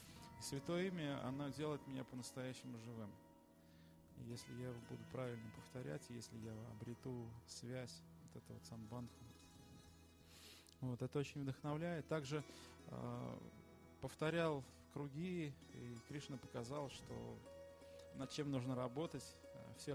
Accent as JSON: {"language": "Russian", "town": "Penza", "region": "Penza Oblast", "country": "Russia", "said": "я из Пензы, плакать я не буду."}